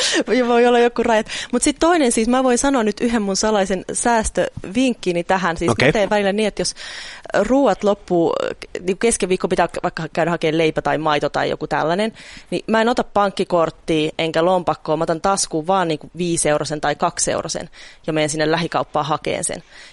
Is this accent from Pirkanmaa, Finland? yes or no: yes; Vammala, Pirkanmaa, Finland; born there; No siis se paikkakuntahan on nykyään Sastamala, mutta se oli Vammala siihen aikaan, kun mä siellä synnyin.